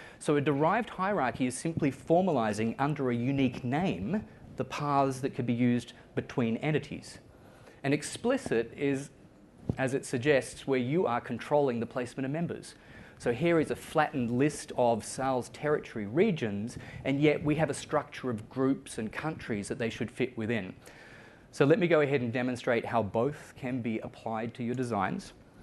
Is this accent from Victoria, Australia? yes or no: yes; Victoria, Australia; within my home country of Australia, within my home state of Victoria, we have these members.